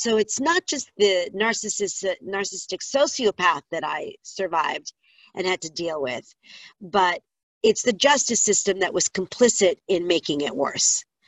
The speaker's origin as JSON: {"language": "English", "town": "Hollywood", "region": "California", "country": "United States", "tie": "born or raised there", "said": "And I am originally from Hollywood, California, believe it or not, a true native."}